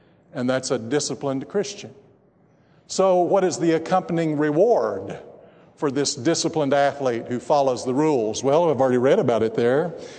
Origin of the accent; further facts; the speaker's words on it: Texas, United States; my own money to Abilene, Texas, 79 miles away, because they didn't sell white football cleats in my hometown.